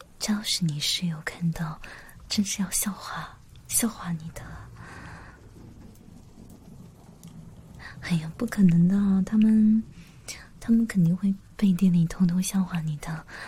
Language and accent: Chinese; Zhejiang, China; 我们是浙江的。你们有去过浙江吗？